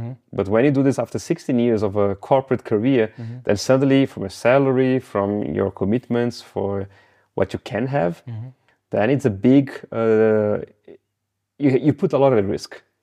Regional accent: Brazil; Oh, I'm from Brazil, mm-hmm. and I think from there, from being there, for traveling, it's just something that was close to me, family-wise

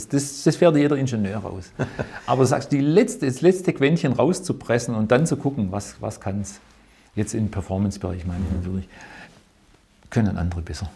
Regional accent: Winnenden, Baden-Württemberg, Germany; Also ich bin in Winnenden aufgewachsen. Winnenden ist die Heimat von Irmscher ehedem gewesen.

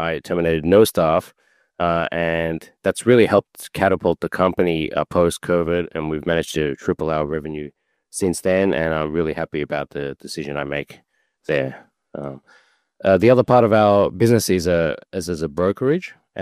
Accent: Sydney, New South Wales, Australia; moved away as an adult; now in Japan; So I'm born and raised in Sydney, Australia. My mother is Japanese. She's from Osaka, actually. I have a Bachelor of Laws and a Bachelor of Business Finance, and I moved to Japan in 2007

